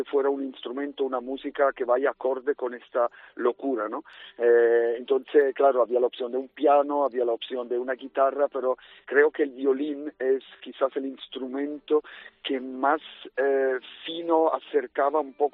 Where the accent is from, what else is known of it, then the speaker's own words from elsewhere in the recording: Seville, Andalusia, Spain; siendo una productora andaluza, siendo de aquí de Sevilla